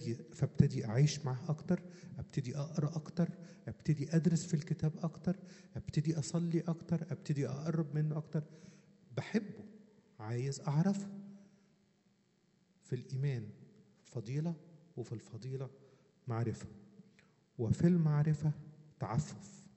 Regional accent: Upper Egypt, Egypt; عندنا في الصعيد يودوا يعني يزوروا

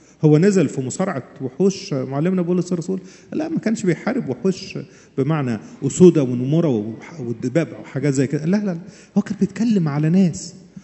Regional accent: Asyut, Asyut Governorate, Egypt; حد فيكم هنا من الصعيد؟ أنا من الصعيد. في فترة الخمسين، لما بتقوم رياح الخمسين بتبقى جاية من الجبال، بالذات عندنا في أسيوط علشان حوالين أسيوط في جبال

